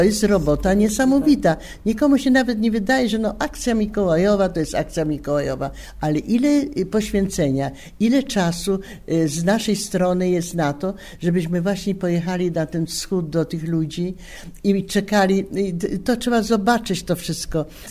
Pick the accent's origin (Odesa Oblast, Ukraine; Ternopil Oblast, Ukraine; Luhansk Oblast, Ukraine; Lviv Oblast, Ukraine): Lviv Oblast, Ukraine; Lviv; ja mam sentyment wyjątkowy do Lwowa, może dlatego, że jestem lwowianka rodowita i dlatego dokąd, a już jestem w sędziwym wieku